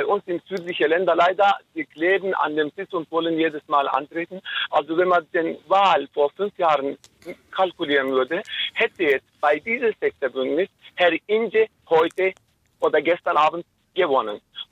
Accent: Antakya, Hatay, Turkey; Ich bin kein Rassist, im Gegenteil, ich bin in Antakya aufgewachsen, wo wir Christen und Juden und Muslime alle zusammen brüderlich aufgewachsen sind.

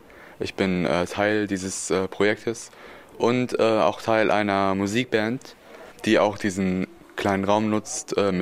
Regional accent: Damascus, Damascus Governorate, Syria; now in Germany; ich in meiner Heimat in Syrien, ich habe größtenteils in Damaskus gelebt, in der Hauptstadt

